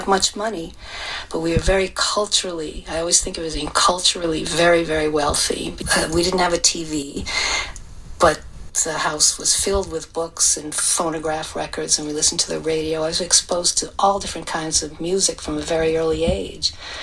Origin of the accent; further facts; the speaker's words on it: New York City, New York, United States; Well, because I was from New York City.